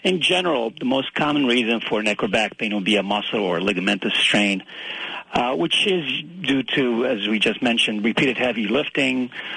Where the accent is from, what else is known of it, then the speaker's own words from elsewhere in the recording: New Jersey, United States; I'm from New Jersey, and I've been able to stick around the area